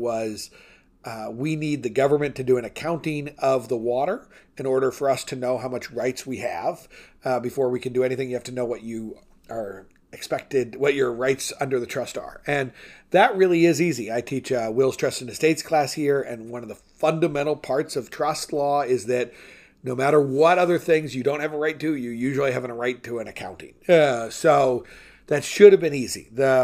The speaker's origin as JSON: {"language": "English", "region": "Navajo Nation", "country": "United States", "tie": "born or raised there", "said": "I grew up, I'm white, and Navajos have a, I grew up in part on the Navajo reservation"}